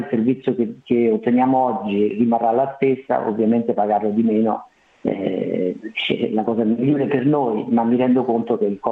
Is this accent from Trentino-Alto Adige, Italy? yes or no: no; Rome, Lazio, Italy; Ovviamente io vengo da Roma, quindi il confronto è assolutamente impietoso